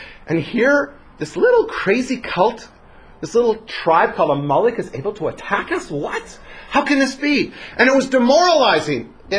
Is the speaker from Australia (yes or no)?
no; Canada; One's Canadian, one's American, but I'm Canadian, so I never quite remember which one.